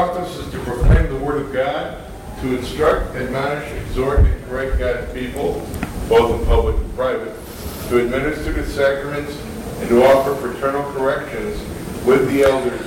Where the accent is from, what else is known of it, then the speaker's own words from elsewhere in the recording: New York, United States; Upstate New York.